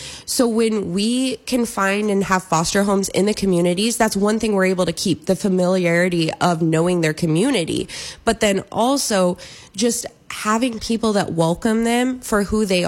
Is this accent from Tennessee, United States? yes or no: yes; Knoxville, Tennessee, United States; Yeah, I was born and raised in the Knoxville area